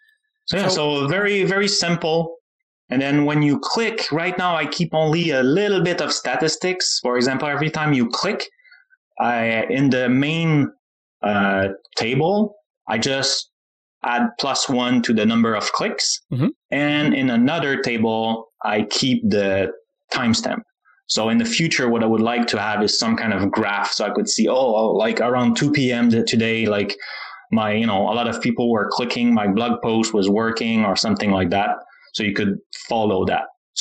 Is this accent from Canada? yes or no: yes; Canada; CA because I'm Canadian